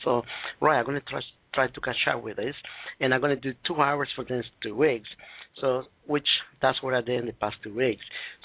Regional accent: Colombia; first language Spanish; English is a second language; No, I'm South American. I came from Colombia.

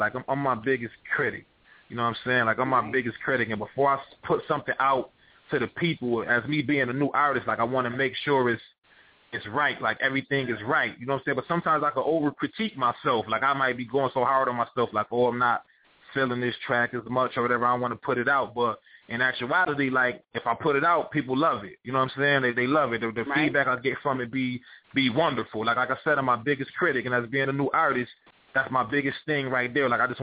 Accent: Rochester, New York, United States; coming from New York. I'm from Rochester up north and stuff

